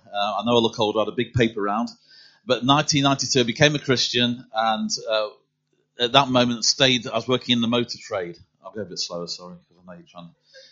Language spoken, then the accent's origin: English; Derby, East Midlands, United Kingdom; Right, I'm from Derby originally